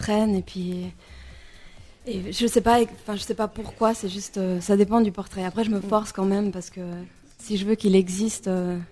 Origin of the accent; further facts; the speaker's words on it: Switzerland; Je suis née d'une mère allemande et d'un père irlandais. J'ai grandi en Suisse.